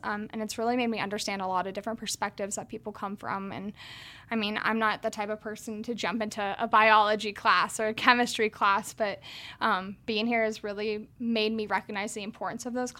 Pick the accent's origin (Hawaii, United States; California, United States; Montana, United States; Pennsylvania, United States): Montana, United States; Billings; I'm from Billings.